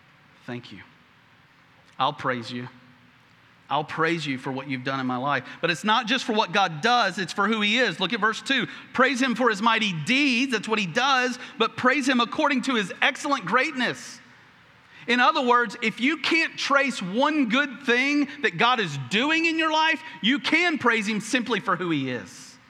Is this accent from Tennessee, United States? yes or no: yes; Tennessee, United States; I grew up in Tennessee, but I don't bleed orange, okay?